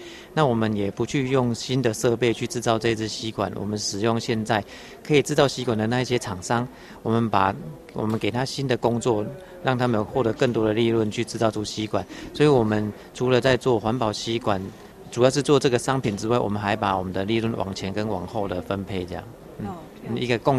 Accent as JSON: {"language": "Chinese", "country": "Taiwan", "said": "我们来自台湾"}